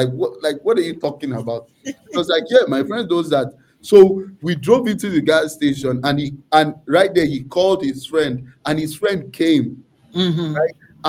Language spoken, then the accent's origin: English; Nigeria; So the context I would give you, it really is growing up in Nigeria.